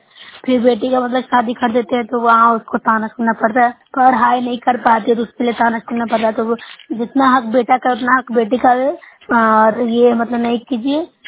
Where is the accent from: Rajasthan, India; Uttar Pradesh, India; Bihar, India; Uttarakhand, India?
Bihar, India; मैं नुसैबलाक से हूँ, जिला नालंदा की निवासी हूँ।